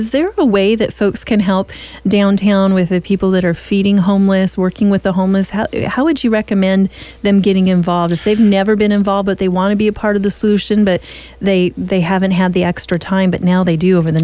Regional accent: San Francisco, California, United States; And so to see this in my hometown, just like in the downtown area of San Francisco, I was shocked

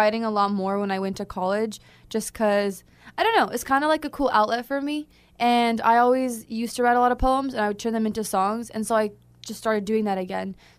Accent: Jervis, Oregon, United States; I came from Jervis, small town. My graduating class was, I don't know, less than 100, I think.

